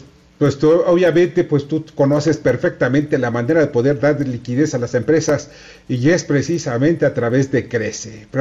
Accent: Mexico; somos muchos mexicanos felices pese a la adversidad.

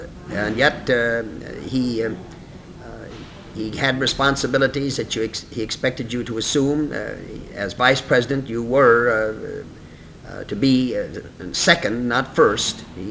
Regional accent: Midwest, United States; And I was a newcomer from the Midwest with no real acquaintanceship in the United States Senate.

